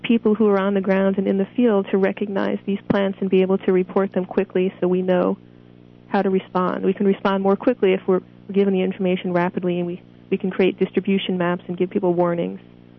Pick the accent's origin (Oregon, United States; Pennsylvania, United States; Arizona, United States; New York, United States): New York, United States; Yes, I'm from the Hudson Valley, New York.